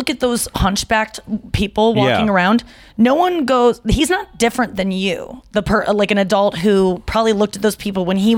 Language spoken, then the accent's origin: English; St. Louis, Missouri, United States; I was from St. Louis.